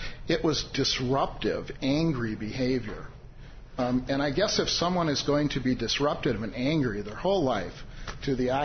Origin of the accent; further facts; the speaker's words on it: Wisconsin, United States; I went to Indiana University, and I came from Wisconsin.